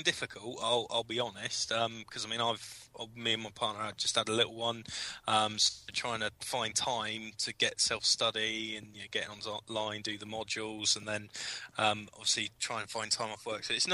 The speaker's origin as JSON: {"language": "English", "town": "Bournemouth", "region": "South West England", "country": "United Kingdom", "said": "I'm from Bournemouth, and I'm doing plumbing for Train for Trade Skills."}